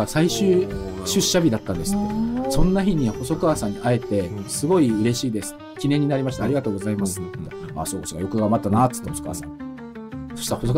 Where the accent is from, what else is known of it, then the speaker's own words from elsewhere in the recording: Goto Islands, Nagasaki, Japan; で長崎の五島列島ですって言ったら